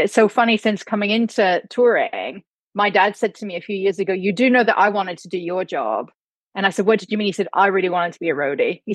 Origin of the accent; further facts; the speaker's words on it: Chatham, Ontario, Canada; born there; accent: twang; I was born in Canada, hence my lovely little twang. Not far from where you're sitting right now, actually, B. So I was born in a small kind of like farming community in a place called Chatham, Ontario